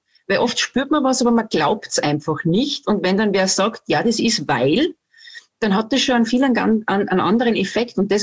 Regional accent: Salzburg, Austria; Und ich komme aus Salzburg, aus Österreich

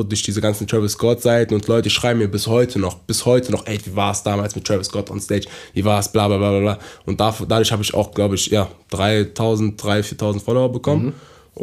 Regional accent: Düsseldorf, North Rhine-Westphalia, Germany

